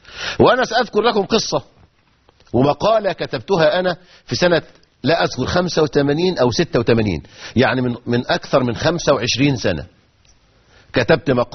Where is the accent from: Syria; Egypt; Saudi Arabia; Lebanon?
Egypt; كان من الممكن أن يصدر عندنا في مصر في 30 سنة الماضية